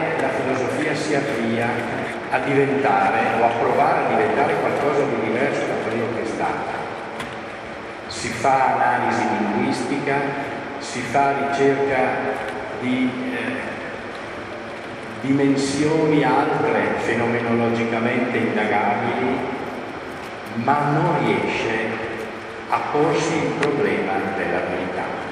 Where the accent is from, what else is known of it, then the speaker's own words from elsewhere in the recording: Brescia, Lombardy, Italy; now in Padua, Italy; sono nato a Brescia, ho studiato a Arnaldo, poi mi sono iscritto all'Università di Padova